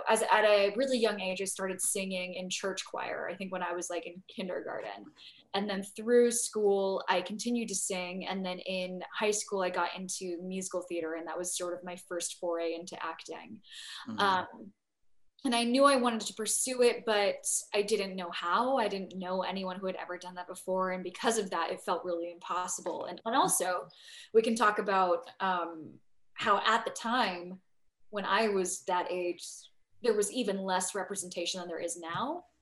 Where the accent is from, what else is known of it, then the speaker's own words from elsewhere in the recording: San Diego, California, United States; So yeah, I grew up in San Diego. My parents are both boat refugees from the Vietnam War. They came to America in 78